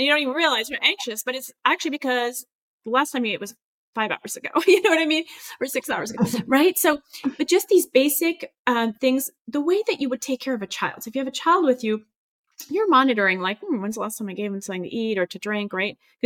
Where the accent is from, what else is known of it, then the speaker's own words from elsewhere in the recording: France; now in United States; So I moved from France, where I grew up, to the US, and in France, people tend to be really negative.